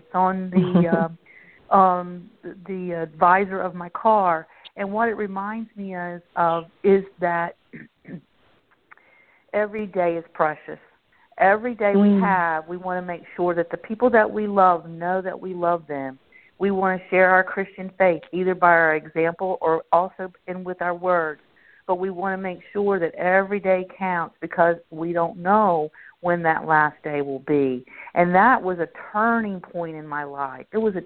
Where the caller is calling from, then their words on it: Baltimore, Maryland, United States; I'm calling from Baltimore.